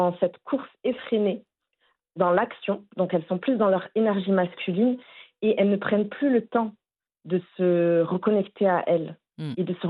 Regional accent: Montpellier, Occitanie, France; born there; Exactement, je suis née à Montpellier, dans la région de l'Occitanie, dans le sud de la France.

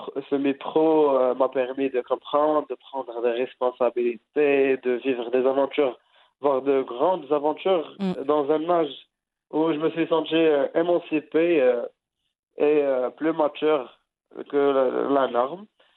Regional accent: Azrou, Fès-Meknès, Morocco; Je suis natif de la ville d'Azro, une petite ville. Donc, j'ai passé toute mon enfance là-bas.

